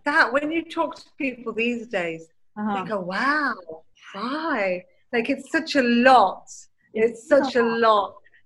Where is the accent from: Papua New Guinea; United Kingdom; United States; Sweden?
United Kingdom; Birmingham, West Midlands; also born or lived in Manchester / London; I was born in Birmingham.